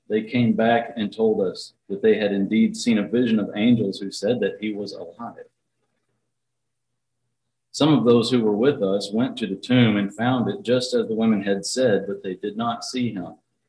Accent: Arkansas, United States; I grew up in Arkansas, so it's not far off.

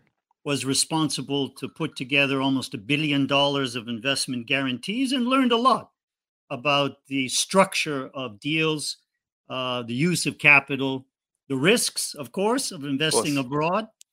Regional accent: Boston, Massachusetts, United States; So I was born in the education capital of the world, Boston, Massachusetts, and was raised there and enjoyed ice hockey.

